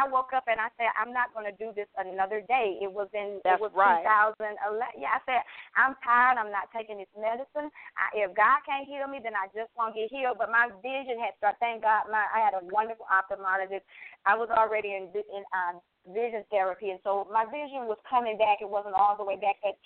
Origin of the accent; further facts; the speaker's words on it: the South, United States; growing up in the South, my grandmother had flawless skin, and she instilled in us.